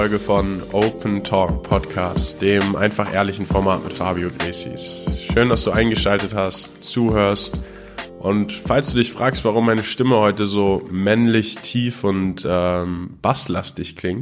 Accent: Germany; ich bin auch in Deutschland aufgewachsen.

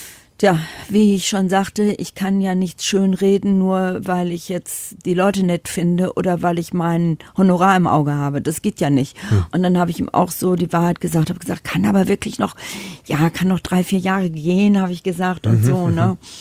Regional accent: Düsseldorf, North Rhine-Westphalia, Germany; Ich bin aus Düsseldorf. arabischer Abstammung, und ich spreche natürlich Deutsch.

